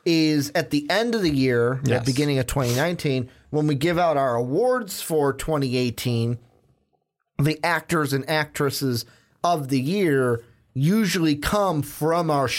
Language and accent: English; Ireland; I love the British. Well, I'm actually Irish